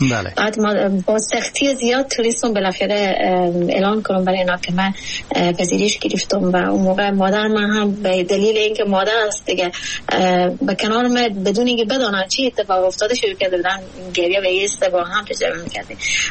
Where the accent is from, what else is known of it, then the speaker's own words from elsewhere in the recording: Afghanistan; ما افغانستانی ها در شرایطی بزرگ شدیم که وقت اقتصادی داریم